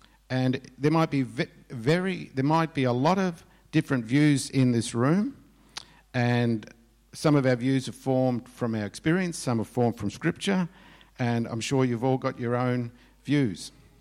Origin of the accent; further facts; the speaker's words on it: Australia; as an Australian, I don't like to be pressured and I don't like to be manipulated, but as a Christian